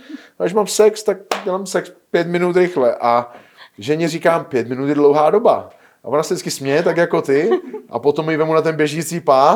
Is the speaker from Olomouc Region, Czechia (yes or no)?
yes; Olomouc, Olomouc Region, Czechia; já jsem Olomoučák, takže za mě ve fotbalu fandím Sigmě Olomouc.